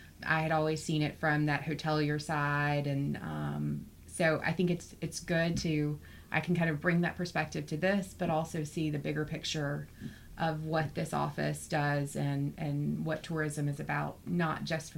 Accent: Oxford, Mississippi, United States; also born or lived in London; I grew up in Oxford, Mississippi, but I didn't really enjoy the blues until I lived in London.

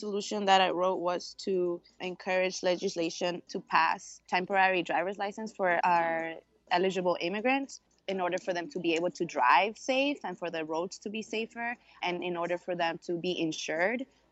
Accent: United States; I grew up in the United States not having documents, being afraid of speaking out about that status

